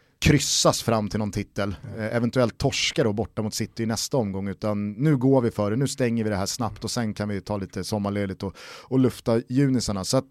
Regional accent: Vällingby, Stockholm County, Sweden; Nej, jag är från Vällingby.

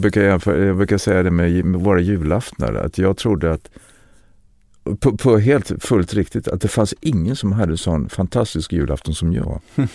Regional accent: Nybro, Kalmar County, Sweden; also born or lived in Reftele; Jag kommer från Marsjö, Nybro där. Men så flyttade vi till Räftele som när jag var 10 år. Som också ett litet samhälle på västra delen av Småland.

